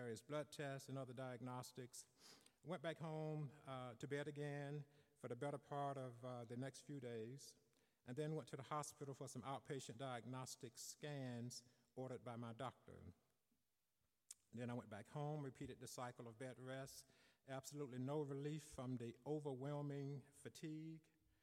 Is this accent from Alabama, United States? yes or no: yes; Tuskegee, Alabama, United States; also born or lived in Montgomery; I was born in Montgomery, Alabama, 1954. I grew up in Tuskegee. And like most Southern Black families, I was heavily steeped in a very strong faith tradition.